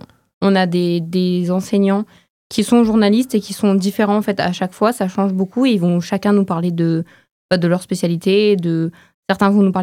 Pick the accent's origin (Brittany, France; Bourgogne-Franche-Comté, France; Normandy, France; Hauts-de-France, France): Brittany, France; now in Montpellier, France; Je viens de Bretagne, mais je fais mes études à Montpellier depuis quelques années.